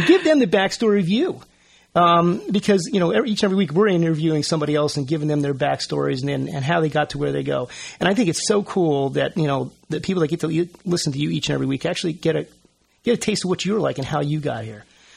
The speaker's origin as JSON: {"language": "English", "town": "Warwick", "country": "United States", "tie": "born or raised there", "said": "That's one of the things I think I find most special about living in Warwick, or growing up in Warwick as I did."}